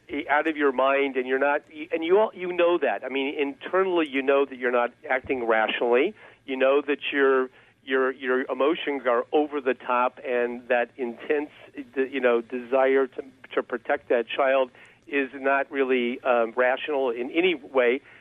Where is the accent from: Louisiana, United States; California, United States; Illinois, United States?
California, United States; Eureka; I grew up in a little tiny town in Northern California, a place called Eureka, which means in Greek.